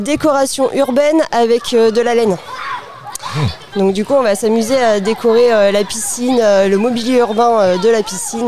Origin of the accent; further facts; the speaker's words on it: Maillé, France; moi, je viens du secteur de Maillé, donc c'est essentiellement des jeunes de Maillé.